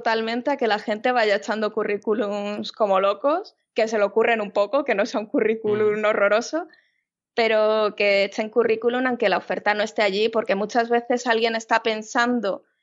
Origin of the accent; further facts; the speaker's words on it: Madrid, Community of Madrid, Spain; Voy a probar, yo soy de Madrid